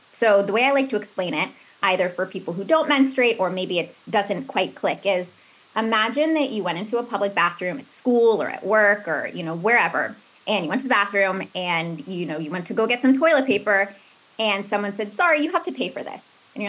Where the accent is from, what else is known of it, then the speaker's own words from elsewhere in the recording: Portland, United States; I grew up here in Portland.